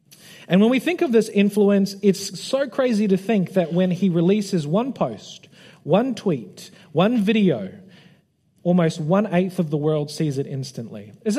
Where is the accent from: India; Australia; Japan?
Australia; Queensland; See, because we're from Queensland, and so when anything is less than 25, you don't go to the beach.